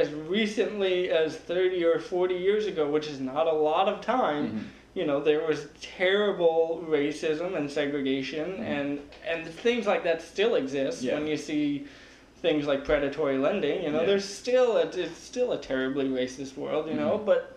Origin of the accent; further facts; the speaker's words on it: North Carolina, United States; I grew up in North Carolina, and I know exactly what it's like to be hated because of the color of my skin.